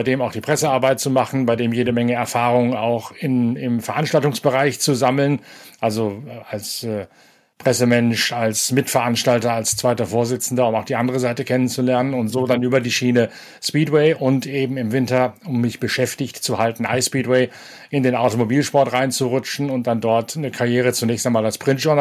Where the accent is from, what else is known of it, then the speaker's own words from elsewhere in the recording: Lower Saxony, Germany; das Speedway-WM-Finale 1983 im Norden, in Ostfriesland, meiner Heimat